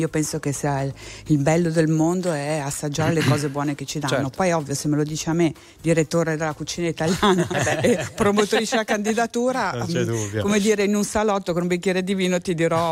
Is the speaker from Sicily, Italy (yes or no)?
no; Milan, Lombardy, Italy; ma ho proprio da milanese, che non abbiamo questa familiarità con i cornetti